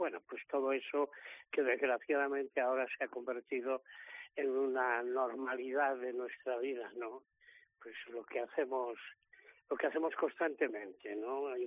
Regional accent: Peñaranda de Bracamonte, Castile and León, Spain; yo soy de Peñaranda, por lo tanto a todos mis vecinos.

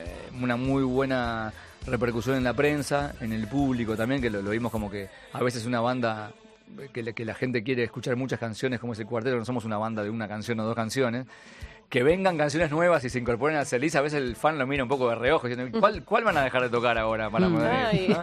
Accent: Uruguay; Que igual Uruguay, somos muy pocos uruguayos en el mundo, somos un barrio de Madrid en total

